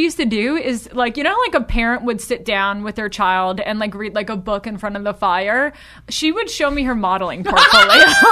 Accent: New York, United States; Like, so I grew up in Westchester.

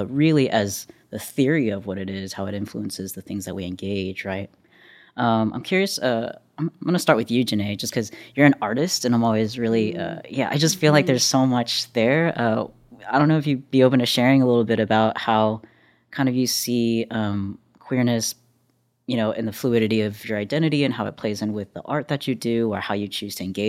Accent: Texas, United States; Asian American, Chinese, Taiwanese American, first generation here growing up in the States

